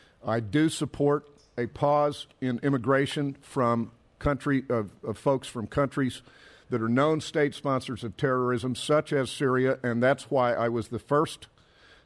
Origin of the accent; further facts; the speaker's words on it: Cape Girardeau, Missouri, United States; I closed it out in my hometown of Cape Girardeau, attending a naturalization ceremony for 14 new legal American citizens